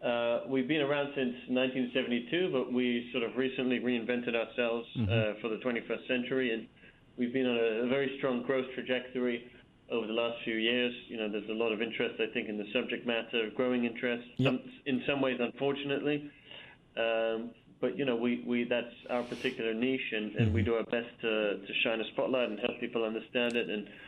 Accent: United Kingdom; now in United States; I'm originally from the UK. I don't know if you can tell from my Brooklyn accent

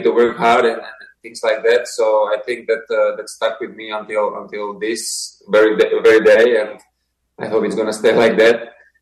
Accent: Slovakia; Yeah, so, like you said, I grew up in Slovakia, and from the very young age, I fell in love with soccer.

